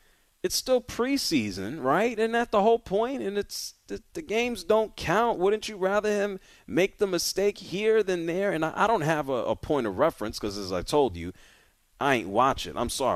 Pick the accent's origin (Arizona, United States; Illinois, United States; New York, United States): New York, United States; Bronx; also born or lived in Westchester; Yeah, I'm from the Bronx. My family's from Harlem. I spent many a years in Westchester.